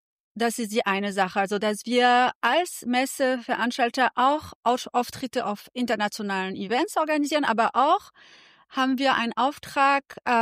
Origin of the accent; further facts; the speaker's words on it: Marseille, Provence-Alpes-Côte d'Azur, France; German is a second language; now in Germany; Ja, also ich komme aus Marseille.